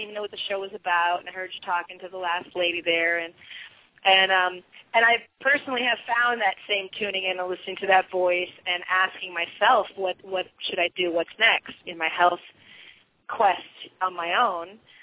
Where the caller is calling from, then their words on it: Yellow Springs, Ohio, United States; I'm calling from Yellow Springs, Ohio.